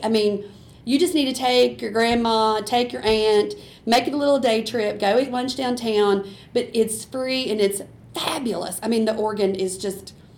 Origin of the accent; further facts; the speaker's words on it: Knoxville, Tennessee, United States; I'm from Knoxville, born, raised, you know, all over the place, east-west Knoxville.